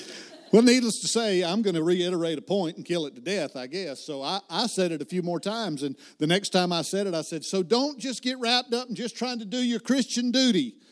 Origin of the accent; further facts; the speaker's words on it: the South, United States; I'm from the South, and so I don't pronounce everything quite clearly.